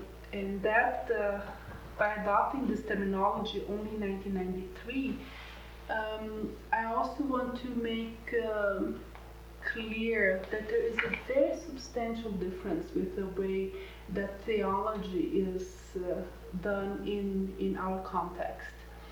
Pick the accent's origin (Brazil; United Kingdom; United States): Brazil; English is a second language; I'm from Brazil, and I'm a professor at Lutheran Seminary there in the city of São Leopoldo, which is right next to the city of Porto Alegre